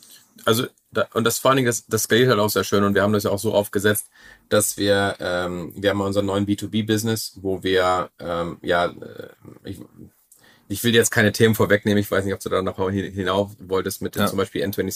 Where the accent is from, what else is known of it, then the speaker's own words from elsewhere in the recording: Germany; ich bin ja Deutscher